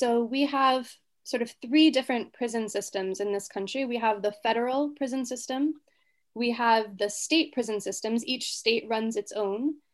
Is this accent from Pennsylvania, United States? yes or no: no; Florida, United States; I grew up in Florida, where there are lots of orange groves and you know, certain kinds of fish in the ocean around us.